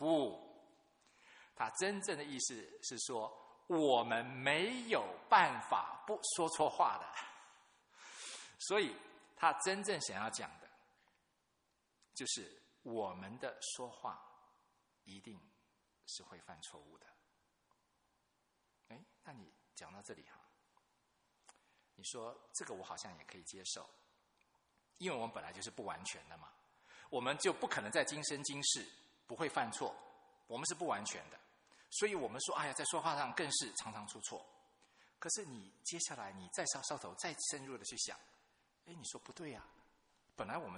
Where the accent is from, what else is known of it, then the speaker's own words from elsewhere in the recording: China; 我们中国人就已经有智慧了，言多必失啊。